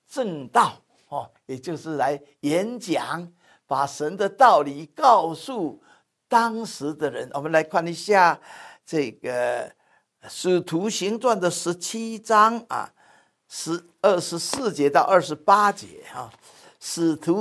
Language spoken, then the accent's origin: Chinese; China; 我们中国人在起名字的时候啊，我们也晓得啊